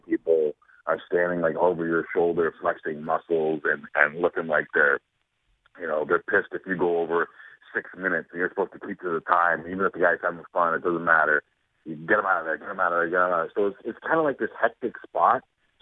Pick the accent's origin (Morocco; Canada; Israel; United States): Canada; Toronto, Ontario; when I was growing up in Toronto, it was hard to be a basketball fan.